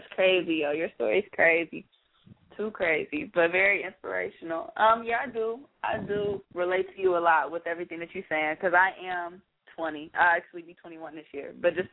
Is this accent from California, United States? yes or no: no; Detroit, Michigan, United States; I mean, I'm from Detroit.